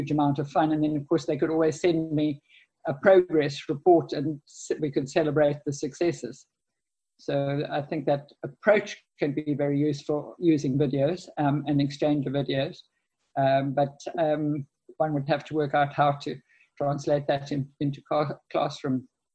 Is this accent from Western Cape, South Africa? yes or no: yes; Cape Town, Western Cape, South Africa; I'm a physio from Cape Town, South Africa